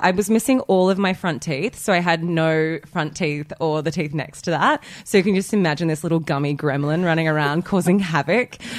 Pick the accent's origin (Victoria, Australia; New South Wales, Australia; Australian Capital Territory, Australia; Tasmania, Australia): New South Wales, Australia; Wollongong; now in Sydney, Australia; No, I've been here for 10 years and I grew up in Wollongong. Yeah, from the Gonk. Good old South.